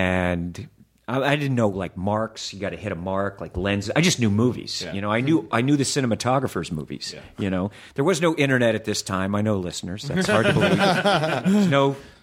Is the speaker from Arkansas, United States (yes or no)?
no; Louisville, Kentucky, United States; My parents are from Louisville.